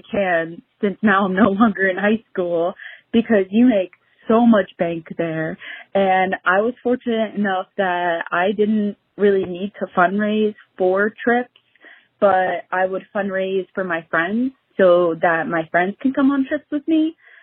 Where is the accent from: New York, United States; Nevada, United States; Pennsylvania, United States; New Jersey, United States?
New Jersey, United States; Hi, ladies. … from New Jersey